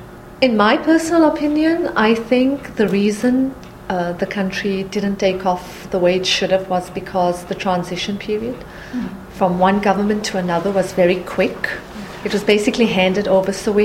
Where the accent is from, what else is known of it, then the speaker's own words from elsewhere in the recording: South Africa; moved away as an adult; now in Woodbury, United States; I was born in South Africa and moved to Minnesota 15 years ago, and I now live in Woodbury.